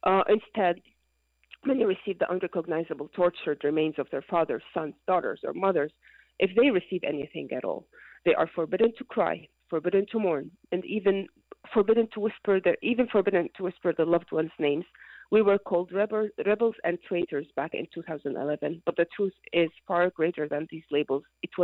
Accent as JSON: {"language": "English", "country": "Syria", "tie": "born or raised there", "said": "So I was raised in Syria during Hafez al-Assad's rule. My family's origin traced back to Hama"}